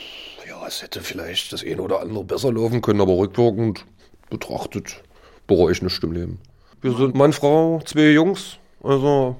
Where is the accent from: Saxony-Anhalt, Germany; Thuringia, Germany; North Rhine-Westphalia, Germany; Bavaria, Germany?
Saxony-Anhalt, Germany; Magdeburg; born there; 45 Jahre, gebürtig aus Magdeburg.